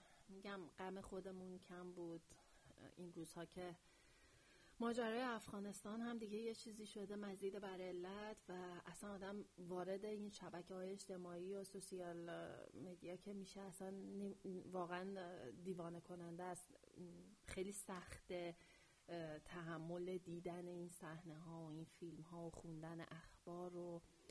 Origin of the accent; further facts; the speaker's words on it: Iran; به عنوان یه ایرانی آدم خجالت میکشه